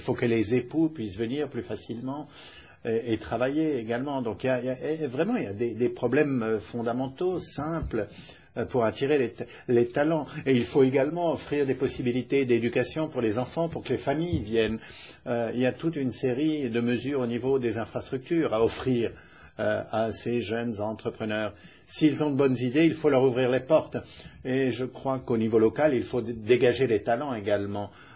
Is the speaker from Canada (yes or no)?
no; Germany; French is a second language; Chez nous en Allemagne, le rôle des migrants joue un rôle important.